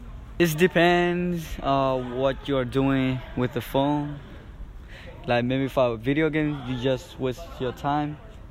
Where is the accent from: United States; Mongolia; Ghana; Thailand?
Thailand; I'm from Thailand.